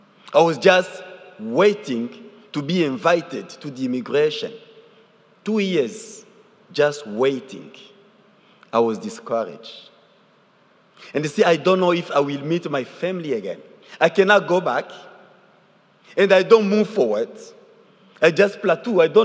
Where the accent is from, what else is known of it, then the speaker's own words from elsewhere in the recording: DR Congo; now in United States; I'm from Congo Democratic, and my family went in Uganda as a refugee, and that was for 8 years and half.